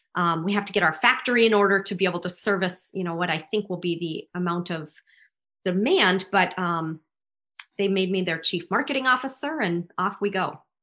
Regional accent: St. Paul, Minnesota, United States; now in Jacksonville, United States; So I'm from Minnesota originally. So I don't know if you detected my accent, but I'm from the Twin Cities. I'm from St. Paul.

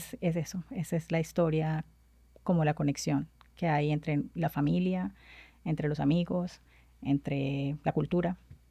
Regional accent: Colombia; ese es como el desafío mayor que tenemos nosotros como colombianos

